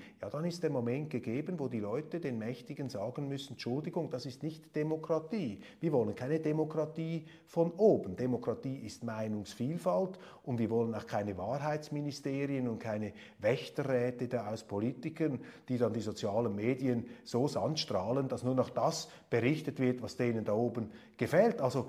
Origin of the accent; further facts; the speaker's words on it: Switzerland; Und auch da sage ich als Schweizer, das kann nicht der Weg, das kann nicht die Lösung sein.